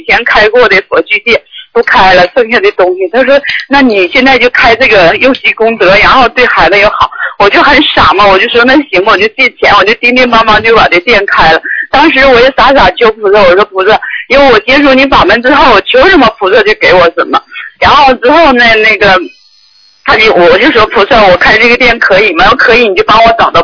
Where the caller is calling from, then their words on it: Hainan, China; 我是从海南打过来的。